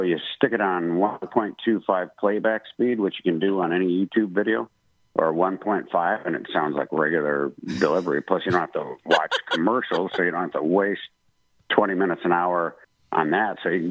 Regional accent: Wisconsin, United States; also born or lived in Madison, Wisconsin; And I was born in Madison and grew up in Northern Wisconsin, but I had

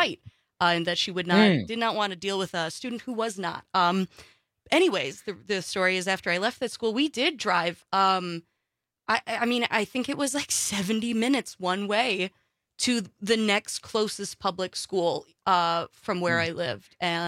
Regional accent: Springstead, Wisconsin, United States; I'm originally from very, very far up north, close to our Park Falls station through Civic Media. I'm from Springstead, technically.

